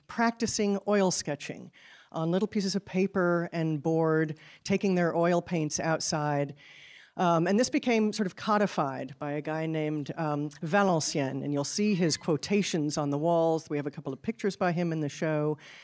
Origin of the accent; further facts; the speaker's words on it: Los Angeles, California, United States; And I grew up in Los Angeles, and I've had many conversations with painters that arrive in town and talk about the light.